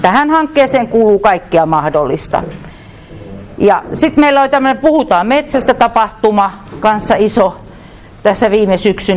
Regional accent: Häme, Finland; Vaikka olen Hämeestä, niin olen nopea puhumaan

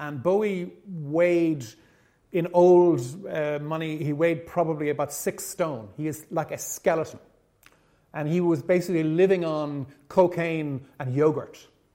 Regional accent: Ireland; because I'm Irish

